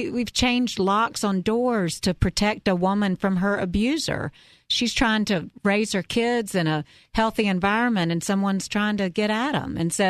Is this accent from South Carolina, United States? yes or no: yes; Irmo, South Carolina, United States; moved away as an adult; now in Charlotte, United States; I didn't grow up here. I grew up in Irmo, South Carolina, but I married a Charlotte boy.